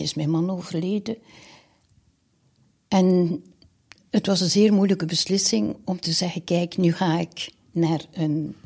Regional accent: Veurne, West Flanders, Belgium; also born or lived in Ghent; now in Bruges, Belgium; Eigenlijk, ja, ik heb gestudeerd in Gent.

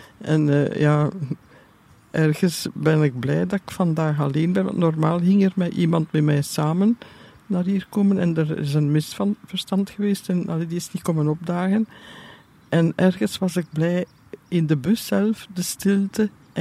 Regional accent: Geraardsbergen, East Flanders, Belgium; Ja, ik ben afkomstig van Gerardsbergen.

